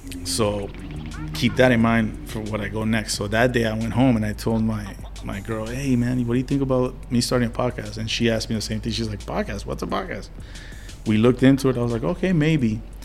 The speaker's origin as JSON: {"language": "English", "town": "Miami Beach", "region": "Florida", "country": "United States", "tie": "born or raised there", "said": "I grew up in Miami Beach, Florida, in a little efficiency, while my mother worked 12 to 14 hours a day."}